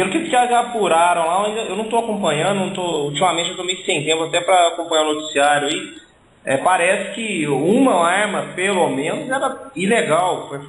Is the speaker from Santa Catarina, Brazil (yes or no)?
no; Campos Gerais, Minas Gerais, Brazil; de Campos Gerais, sou de Minas, tudo bem?